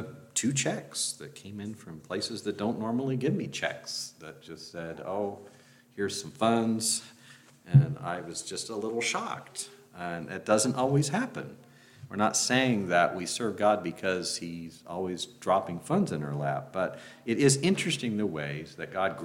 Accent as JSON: {"language": "English", "region": "Kentucky", "country": "United States", "tie": "born or raised there", "said": "we had a lake where I grew up in Kentucky, about 20 miles long"}